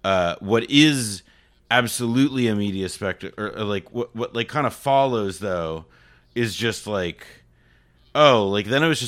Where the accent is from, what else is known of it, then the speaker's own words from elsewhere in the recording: New Jersey, United States; No, I mean, well, like in a like my where the town I grew up in Jersey is like 10 15 miles from Manhattan.